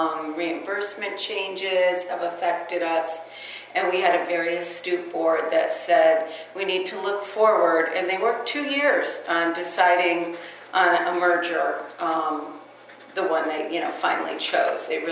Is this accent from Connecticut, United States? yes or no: yes; Torrington, Connecticut, United States; born there; I was born in Torrington, Connecticut.